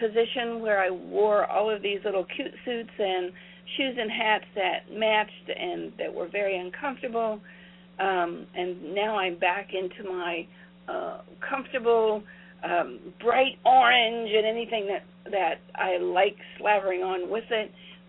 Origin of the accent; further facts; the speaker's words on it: Appalachia, United States; But I came from Appalachia, a very poor part of Appalachia, and for the most part, I made my own clothes from feed sacks